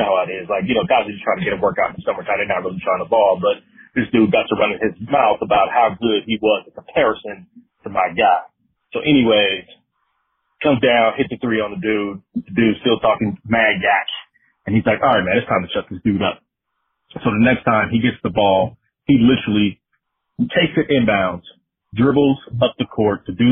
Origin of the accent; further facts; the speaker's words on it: Pomona, California, United States; But I grew up in Pomona, California, and this is back in the mid-90s